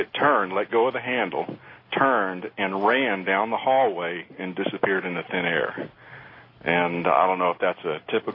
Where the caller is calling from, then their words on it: Texas, United States; I'm calling from Texas.